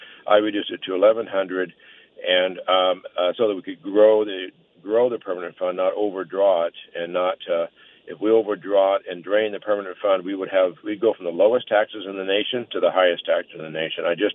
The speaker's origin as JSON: {"language": "English", "town": "Delta Junction", "region": "Alaska", "country": "United States", "tie": "born or raised there", "also_born_or_lived": "Fairbanks / Valdez", "said": "I was born in Fairbanks. I lived in Fairbanks for a couple years. Moved to Delta Junction. I started my education in Delta Junction at Fort Greeley, and we lived there for 7 years. And then we moved to Valdez in about 1960, and I lived in Valdez for about 30 years."}